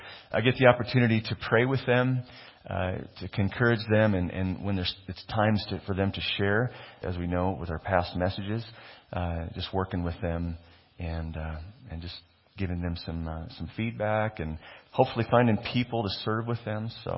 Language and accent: English; Nebraska, United States; We came from Nebraska, and God led us up here in 2004, my wife and our young kids. And we were here till 2011, then God called us back to Nebraska.